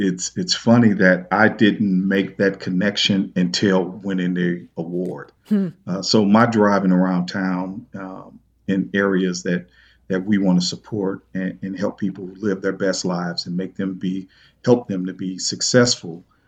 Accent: East St. Louis, Illinois, United States; some of the communities I'll use in my hometown, East St. Louis and North City in St. Louis as an example

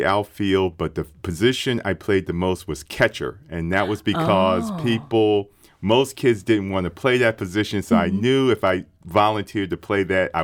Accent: Philadelphia, Pennsylvania, United States; My first experiences with the game growing up in Philadelphia.

